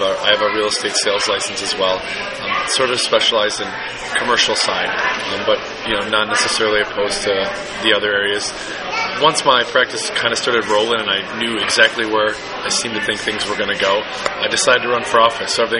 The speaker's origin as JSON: {"language": "English", "town": "Franklin", "region": "Wisconsin", "country": "United States", "tie": "born or raised there", "also_born_or_lived": "Milwaukee", "said": "I'm from Milwaukee from forever. I grew up in Franklin. My parents still live in the area in Hills Corners now."}